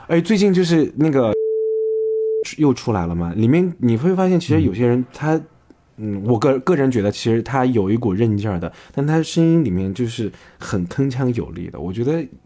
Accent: Chengdu, Sichuan, China; 比如说我们成都人喜欢用叠化音

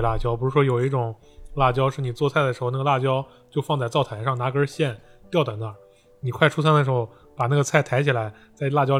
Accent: Qinghai, China; 但是其实在我的家乡青海我感觉找一家韩国菜也不是很容易

